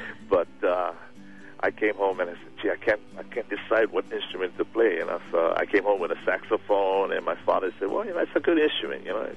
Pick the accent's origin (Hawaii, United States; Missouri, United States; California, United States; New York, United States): Hawaii, United States; Aliamanu; I thought I grew up in the Aliamanu, Salt Lake area, and some of the good rock bands back then in Hawaii came from Radford High School